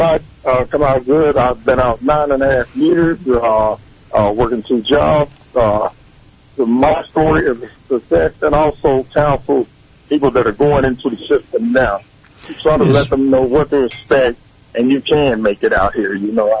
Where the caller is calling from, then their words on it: Kansas City, Missouri, United States; and I'm calling from Midtown, Kansas City.